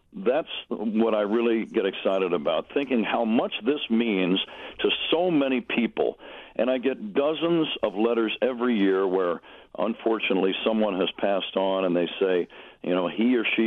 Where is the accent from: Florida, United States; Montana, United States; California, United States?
California, United States; San Jose; I grew up in San Jose, California